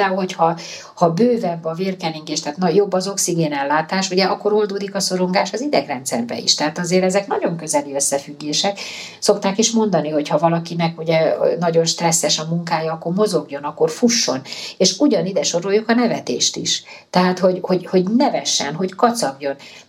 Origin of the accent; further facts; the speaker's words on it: Pécs, Baranya, Hungary; hát én pécsi származású vagyok, és ott közelünkben van ugye Mohács, ott van a busójárás